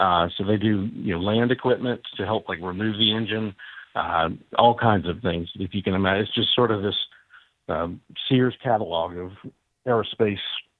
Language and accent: English; the Carolinas, United States; You know, it's this community, and to be new, you know, I'm from the Carolinas, I found it to be the same way.